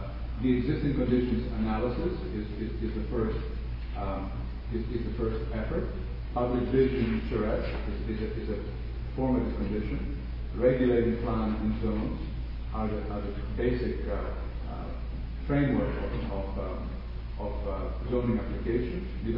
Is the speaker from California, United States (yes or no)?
yes; Pasadena, California, United States; One very simple example to give you is in the case of Pasadena, for instance, my hometown